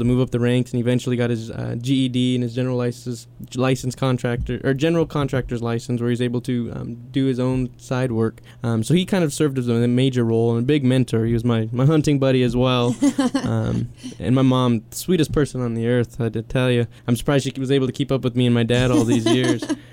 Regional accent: San Jose, California, United States; also born or lived in Patterson; Well, I was born in East San Jose, and I lived there for about 10 years. And then my parents decided to move out of Patterson from that point, or to Patterson.

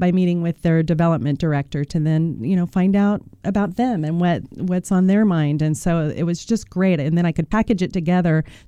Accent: Atwater, California, United States; Atwater was probably the best place at that time for a kid to grow up because of the military base.

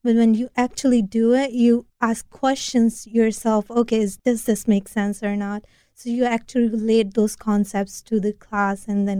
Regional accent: India; English is a second language; moved away; It helped me with my communication skills since I am an immigrant and I came from India 7 years before.

